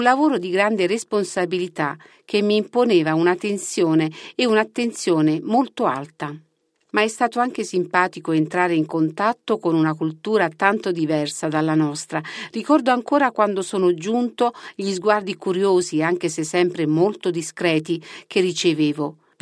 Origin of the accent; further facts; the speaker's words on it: Matera, Basilicata, Italy; accent: mix of English and Russian; È per questo che il mio accento è un misto di inglese e russo. L'incontro con il settore del mobile imbottito arriva al ritorno in Italia. Dopo 3 mesi il mio visto per gli Stati Uniti scade e così torno a Matera